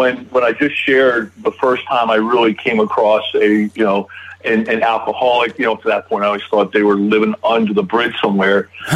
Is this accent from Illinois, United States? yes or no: yes; Chicago, Illinois, United States; Chicago. So as of this morning, it snowed a little bit, so that's the kind of spring that's happening already here in Chicago today.